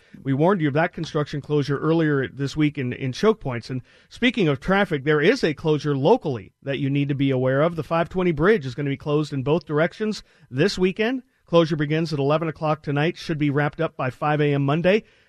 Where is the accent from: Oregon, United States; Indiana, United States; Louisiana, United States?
Oregon, United States; Portland; I've never experienced anything remotely like this in growing up in the Portland area.